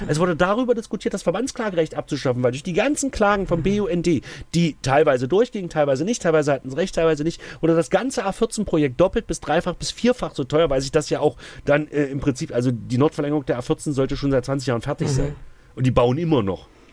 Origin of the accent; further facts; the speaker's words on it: Saxony-Anhalt, Germany; Aber bei uns in Sachsen-Anhalt, Sachsen-Anhalt ist ja der Autobahn freieste Fleck in ganz Deutschland.